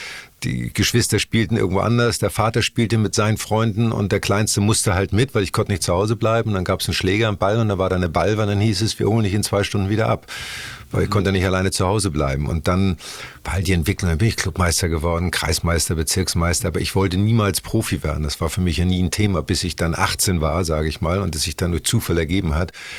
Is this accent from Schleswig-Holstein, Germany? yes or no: yes; Elmshorn, Schleswig-Holstein, Germany; aber ich bin in Elmshorn groß geworden, aufgewachsen und ich hatte eine tolle Kindheit.